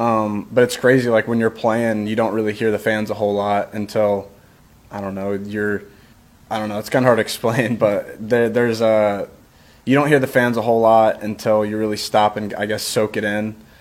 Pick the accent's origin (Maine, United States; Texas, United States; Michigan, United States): Texas, United States; growing up in Texas, a pretty good baseball school